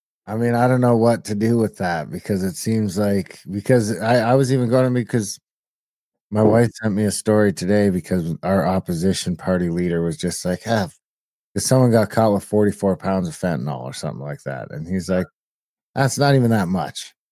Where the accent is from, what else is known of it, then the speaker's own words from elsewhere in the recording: Ontario, Canada; because I was from Ontario and out east